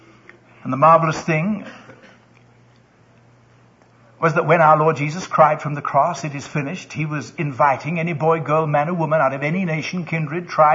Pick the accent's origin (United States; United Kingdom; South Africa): United Kingdom; England; born there; For one thing, I was born in England.